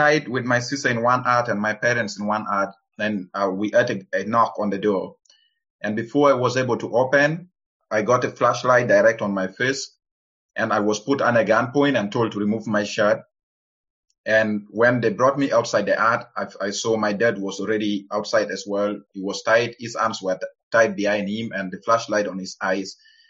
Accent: Gulu, Northern Region, Uganda; English is a second language; now in Cologne, Germany; I come from northern Uganda. I am living in Germany now. I live in Cologne. I was born and raised in Gulu in northern Uganda. You know, I was born in the middle of a war.

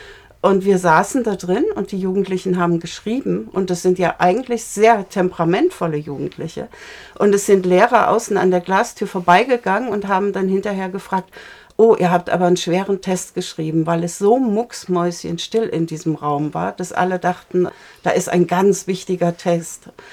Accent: Germany; Ja, ich denke, also wir sind halt Deutsche und ich werde jetzt 60.

